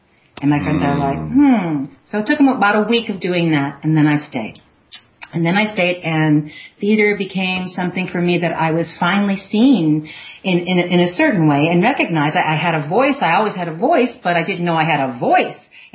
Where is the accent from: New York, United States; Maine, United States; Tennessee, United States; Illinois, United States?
Illinois, United States; Chicago; I'm from Chicago originally